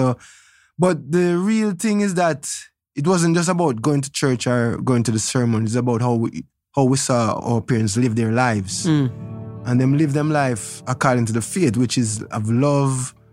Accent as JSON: {"language": "English", "town": "Trenchtown", "region": "Kingston", "country": "Jamaica", "tie": "born there", "said": "I was born in Trenchtown at my house. I wasn't born in a hospital."}